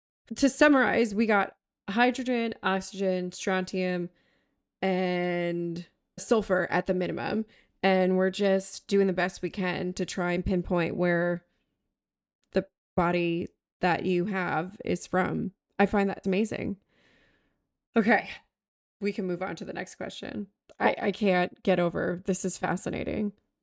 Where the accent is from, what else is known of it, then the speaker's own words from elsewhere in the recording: New York, United States; I'm originally from Long Island in New York, which is glacial moraine till.